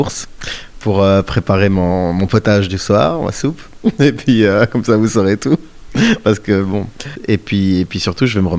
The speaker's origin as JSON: {"language": "French", "town": "Brussels", "region": "Brussels-Capital Region", "country": "Belgium", "said": "en plus moi je suis pas parisien, je suis bruxellois"}